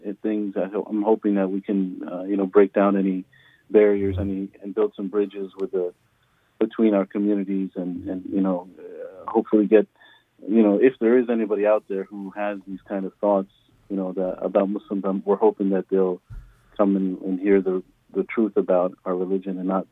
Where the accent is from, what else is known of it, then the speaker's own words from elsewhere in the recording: Albany, New York, United States; I grew up in Albany. I went to school in Troy, and I love the community up here.